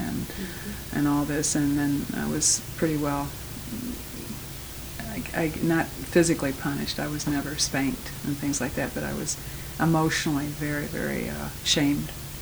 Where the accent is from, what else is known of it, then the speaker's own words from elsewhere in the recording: Kankakee, Illinois, United States; Kankakee, Illinois, and it was a small rural town, and grew up there in the 50s in a family, all my family was there